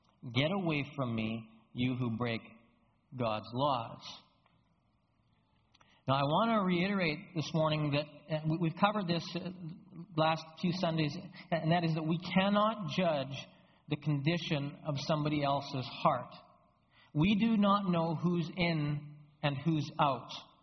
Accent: Alberta, Canada; because we're from Alberta. And, you know, fruit doesn't really grow well in Alberta.

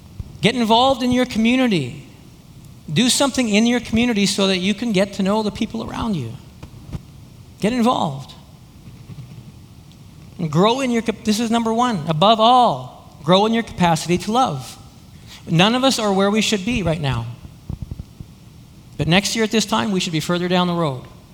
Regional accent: Alberta, Canada; I'm from Alberta, and I didn't know a lot about salmon fishing before.

